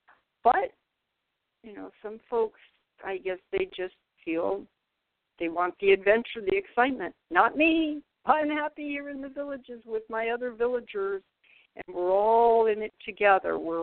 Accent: California, United States; Now, I come from California, and yes, we've had earthquakes.

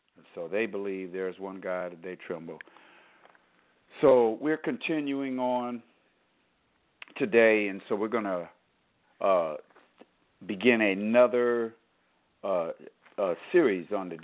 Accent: Michigan, United States; born there; moved away as an adult; I relocated from my home state of Michigan, the state I was born in, and I relocated in December of 2016 to the state of Florida.

